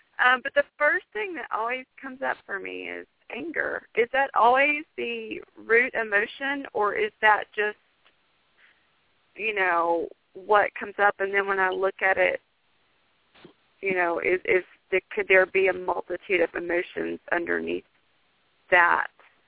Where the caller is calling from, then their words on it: Spartanburg, South Carolina, United States; Hi, I'm calling from Spartanburg.